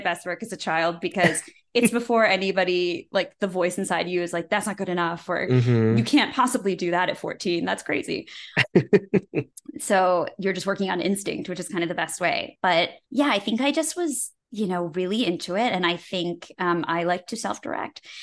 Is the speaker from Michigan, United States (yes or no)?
yes; West Bloomfield, Michigan, United States; I grew up in West Bloomfield, Michigan.